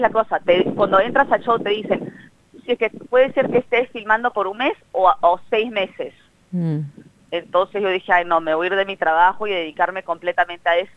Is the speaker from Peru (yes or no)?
yes; Peru; soy peruana